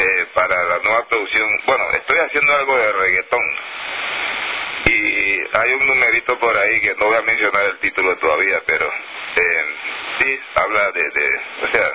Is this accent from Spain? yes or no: no; Mexico; now in Los Angeles, United States; Cuando viajé de México, llegué primero a la ciudad de Los Ángeles.